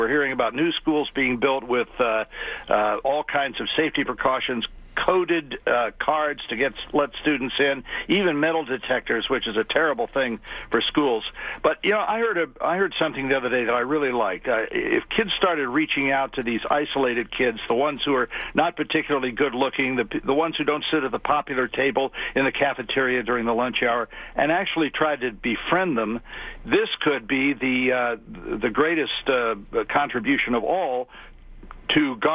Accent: Washington, District of Columbia, United States; born there; I mean, I was born here in Washington.

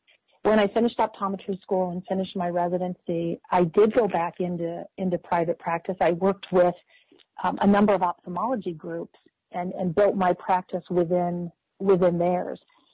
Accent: Greece, New York, United States; I grew up in Rochester, New York, and actually a town called Greece, New York, which sits right up on Lake Ontario.

